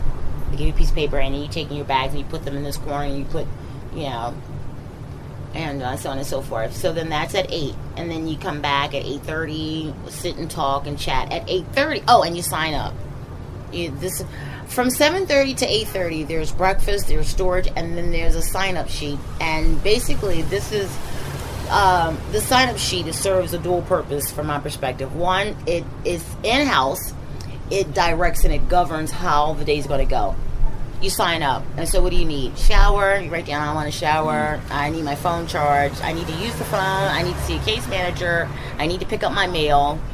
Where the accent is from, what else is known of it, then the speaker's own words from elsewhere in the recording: Baltimore, Maryland, United States; I'm from Baltimore, Maryland.